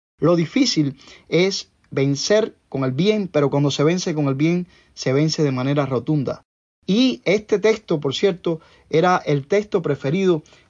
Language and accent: Spanish; Cuba; yo los veo como cubano, como cristiano, por supuesto, pero como cubano.